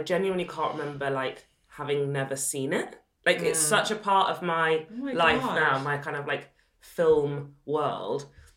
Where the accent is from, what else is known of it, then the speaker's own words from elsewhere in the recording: Sheffield, Yorkshire and the Humber, United Kingdom; I grew up in Sheffield.